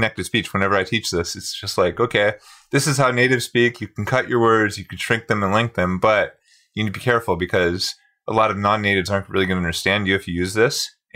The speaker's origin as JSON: {"language": "English", "country": "Poland", "second_language": "English", "said": "from Poland. Besides the fact that speaking with a foreign accent is cute, I want to be cute."}